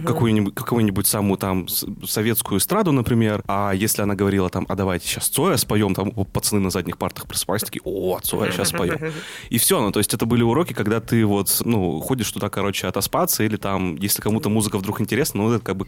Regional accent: Arkhangelsk Oblast, Russia; Я просто не из крупного города сам, я из Архангельска. Даже из Архангельской области, из поселка городского типа.

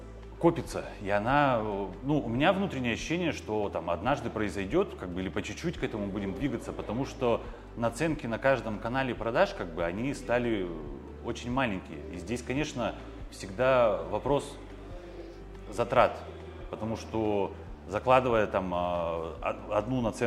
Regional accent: Tyumen, Tyumen Oblast, Russia; я как бы вырос в Тюмени, работал в Тюмени там офисным сотрудником, да, и как бы особо из Тюмени никуда не переезжал.

